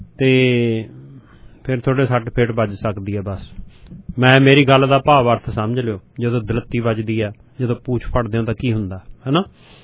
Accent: Punjab, India; born there; ਅਸੀਂ ਤਾਂ ਉੱਥੇ ਜੰਮੇ ਆ, ਇਸ ਕਰਕੇ ਆਪਾਂ ਪੰਜਾਬ ਨਾਲ ਇਮੋਸ਼ਨਲੀ ਅਟੈਚਡ ਆ

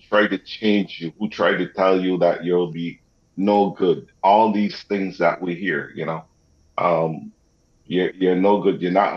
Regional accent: Barbados; And when we come from Barbados, it's one mentality. Up here is a different mentality.

